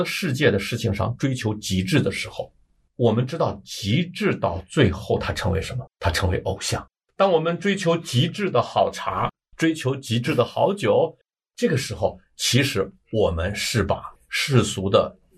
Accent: China; 我们中国有一句土话叫酒是粮食精嘛

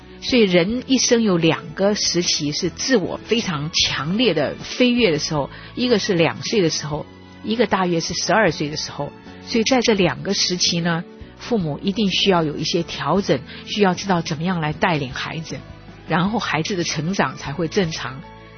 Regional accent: China; 那我们中国人这方面是比较弱。

